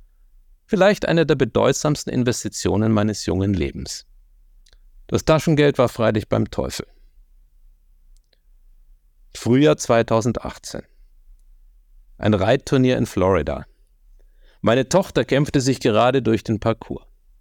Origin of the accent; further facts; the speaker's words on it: Kulmbach, Bavaria, Germany; in Kulmbach, das ist in Oberfranken, meine Heimat